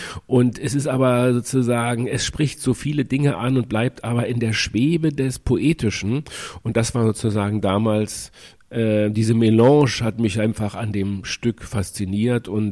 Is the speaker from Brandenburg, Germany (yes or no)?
no; Berlin, Germany; born there; ich bin also gebürtig aus Ostberlin